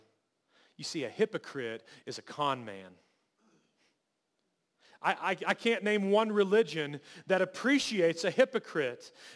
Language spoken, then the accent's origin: English; United States; And as an American, it can be very annoying and sometimes very tedious.